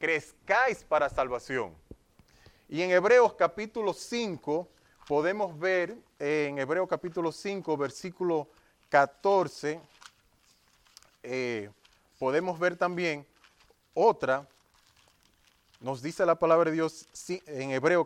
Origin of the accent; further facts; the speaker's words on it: Dominican Republic; yo soy dominicano, aunque él es jamaiquino.